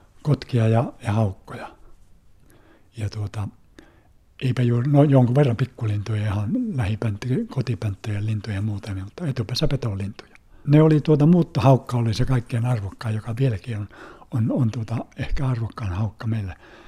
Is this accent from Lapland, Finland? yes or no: yes; Lapland, Finland; No kaunis, tosi kaunis kylä ja pitkän kauniin Oonasärren rannalla ja upeat näkymät tunturiin ja hieno kylä asua, lepposa paikka.